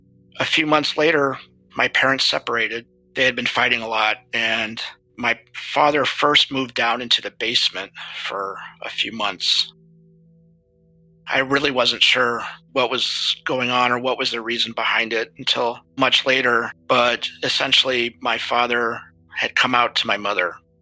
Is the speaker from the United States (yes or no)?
yes; St. Paul, Minnesota, United States; also born or lived in Oklahoma / Columbia, Missouri; I was born in Oklahoma, and then we moved to Columbia, Missouri, where my brother was born. And then we moved to a suburb of St. Paul in Minnesota.